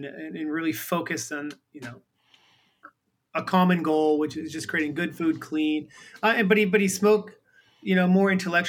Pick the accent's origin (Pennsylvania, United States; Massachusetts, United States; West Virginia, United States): Massachusetts, United States; Boston; Went from Boston to San Diego, and I didn't want to go back to the East Coast.